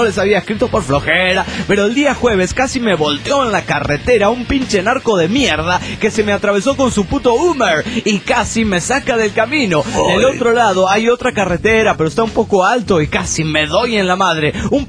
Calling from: Oaxaca, Mexico; de Oaxaca, México.

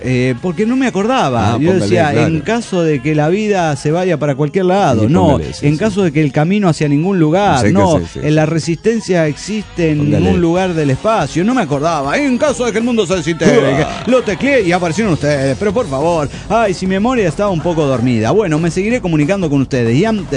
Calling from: Uspallata, Mendoza, Argentina; en contra de los grandes proyectos mineros que hay en mi pueblo.

